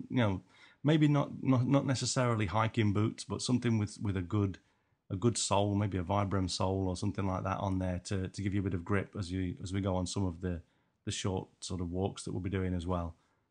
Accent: Nottingham, East Midlands, United Kingdom; accent: Nottingham; I guess that's my Nottingham accent duck.

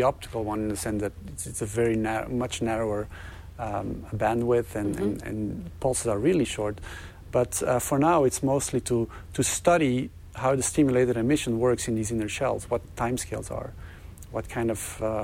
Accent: Belgium; I speak Dutch, but I'm from Belgium.

